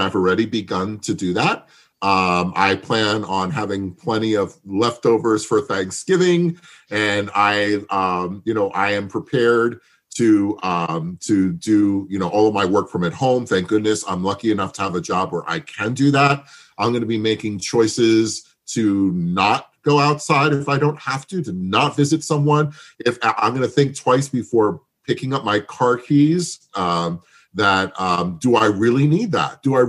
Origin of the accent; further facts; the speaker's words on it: Jim Thorpe, Pennsylvania, United States; also born or lived in Brooklyn; I was born in Brooklyn. I moved around quite a bit. And as a kid, I moved from Brooklyn to Jim Thorpe. There was incredible culture shock there, moving from there to the Poconos, the southern edge of the Poconos and the woods